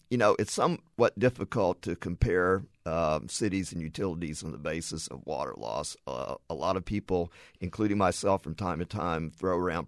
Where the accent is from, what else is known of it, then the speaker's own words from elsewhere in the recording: Houston, Texas, United States; My hometown of Houston has a lot of leaks from burst pipes every year because of the type of soil.